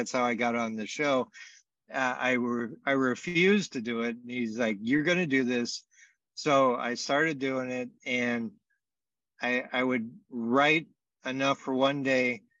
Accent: Las Vegas, Nevada, United States; So I'm from Las Vegas.

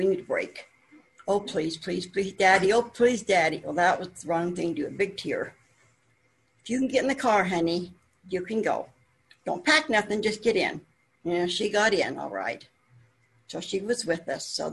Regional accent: Wyoming, United States; also born or lived in Utah; But I am from Wyoming, and I grew up with a wonderful family.

